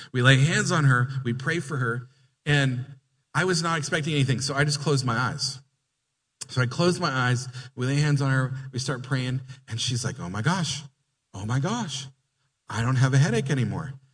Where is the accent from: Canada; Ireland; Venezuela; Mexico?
Canada; now in United States; I was living in Montreal. I'm from Canada, if you didn't know that. I'm a transplanted Canadian. I'm now an American citizen, but I'm actually a dual citizen.